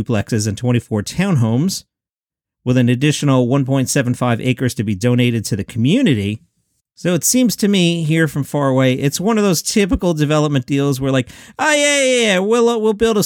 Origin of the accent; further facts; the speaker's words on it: Queens, New York, United States; I grew up in Queens.